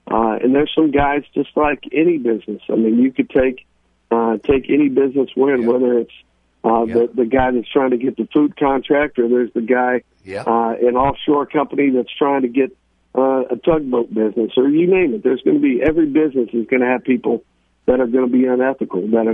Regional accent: Midwest, United States; Growing up in the Midwest, people that I always looked up to and doing it the right way.

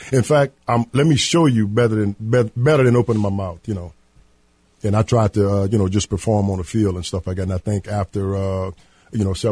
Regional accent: New Iberia, Louisiana, United States; I'm from New Iberia, Louisiana. It is cold up here.

